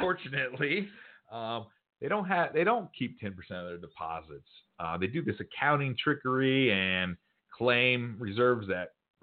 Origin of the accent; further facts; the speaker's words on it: United States; So I'd first say I'm American through and through, but sometimes I think we Americans are a little too cocky